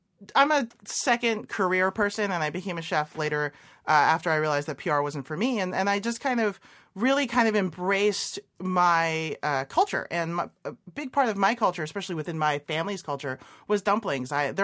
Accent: Hong Kong; now in United States; My mom, whenever I grew up in Hong Kong, and when I moved to the U.S., she would come and visit.

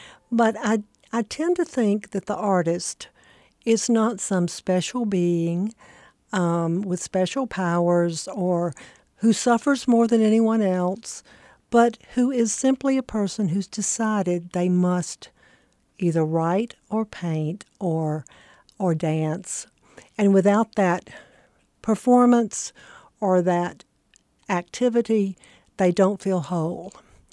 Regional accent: South Carolina, United States; I grew up in South Carolina on a farm and in the country where I played most of the time.

